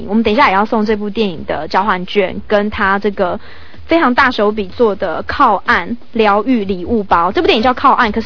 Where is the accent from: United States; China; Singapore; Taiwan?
Taiwan; 这是我们台湾人自己做的，